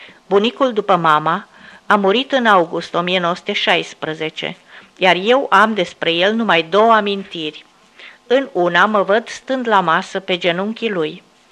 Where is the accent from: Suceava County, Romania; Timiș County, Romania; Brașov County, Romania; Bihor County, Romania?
Bihor County, Romania; Râturi; Din el făcea parte satul meu natal, pe atunci Râturi. Satul meu se găsește aproape de Beiuș, lângă drumul care duce la Stâna de Vale, dar așezat pe alt drum care duce la Talpe și Săliștea de Beiuș.